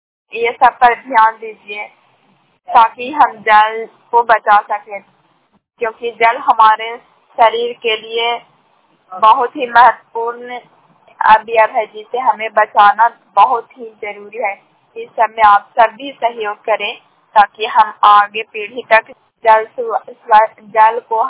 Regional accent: Bihar, India; ग्राम शाम पंचायत शाम सरखनकरा पटना, जिला नालंदा के निवासी हूँ।

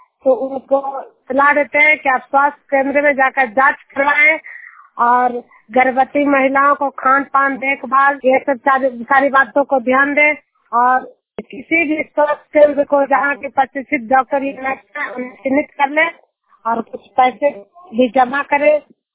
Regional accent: Juniyar, Bihar, India; मैं नालंदा जिला के जुनियार गांव की निवासी हूँ

